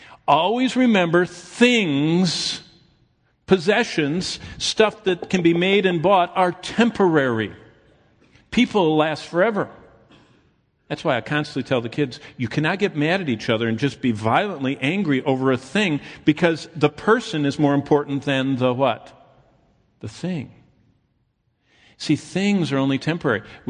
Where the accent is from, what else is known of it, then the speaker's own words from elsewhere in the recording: Lansing, Michigan, United States; I grew up, I don't even know if you know, I grew up in Lansing, and I grew up with the Romneys that used to own Michigan National Bank